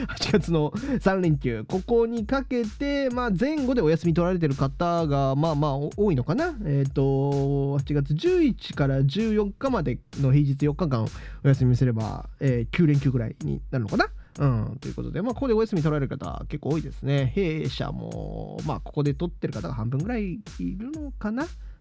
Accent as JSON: {"language": "Japanese", "region": "Hokkaido", "country": "Japan", "said": "もう北海道から来た僕からするともうぐわってもう気持ち悪いぐらいの暑さで"}